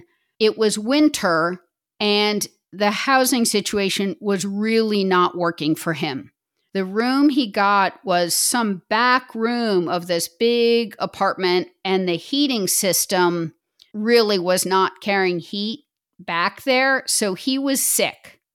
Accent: United States; moved away as an adult; now in Berlin, Germany; I myself was a stranger in a strange land. I'm American. And having moved to Berlin, I really felt the stress of living in a foreign country in another language, which I spoke.

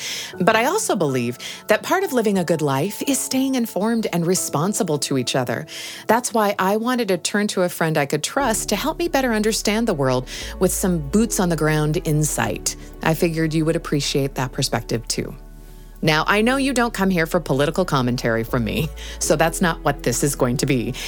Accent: Lincoln, United States; Wendy Perlman was one of my dear friends growing up in Lincoln.

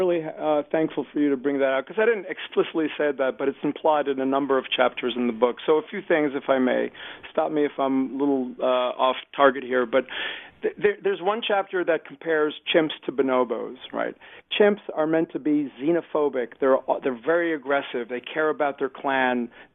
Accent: Israel; I grew up in Israel.

